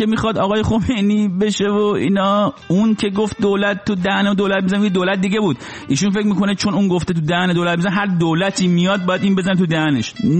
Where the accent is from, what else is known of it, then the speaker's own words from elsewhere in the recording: Rasht, Gilan, Iran; now in New York, United States; خب منم اهل رشتم